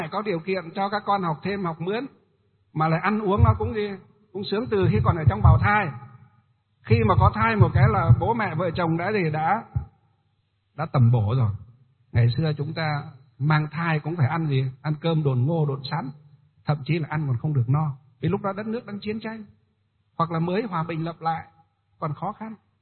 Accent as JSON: {"language": "Vietnamese", "region": "Hòa Bình", "country": "Vietnam", "tie": "born or raised there", "said": "Quê chúng tôi là quê ở Hòa Bình đấy, gọi là quê Hòa Bình, tỉnh Hòa Bình, là có cái thủy điện đó, một trong những thủy điện đầu tiên đất nước Việt Nam chúng ta."}